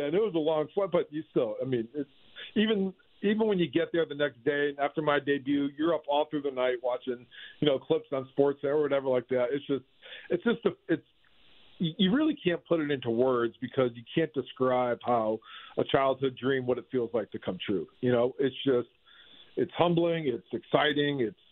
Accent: Massachusetts, United States; I'm in this small little town growing up in Massachusetts, and I'm, you know, playing better than pretty much all of my competition

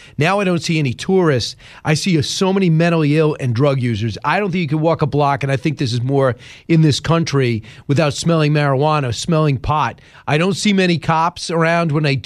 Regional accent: Long Island, New York, United States; I grew up on Long Island, so I'm no stranger to Manhattan.

